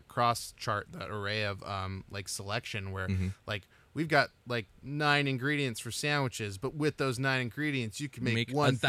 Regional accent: United States; What I meant to say is I'm American.

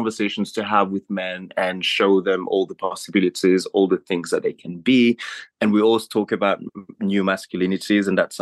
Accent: France; also born or lived in Paris / Ivory Coast / Morocco / Nigeria; now in London, United Kingdom; I grew up born in Paris, grew up in France, then Ivory Coast, Morocco, Nigeria, wow. Benin, a bit of Togo. Then I moved to London to study.

